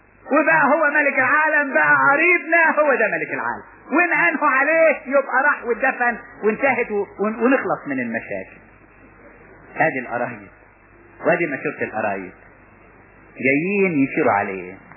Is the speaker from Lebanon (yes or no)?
no; Upper Egypt, Egypt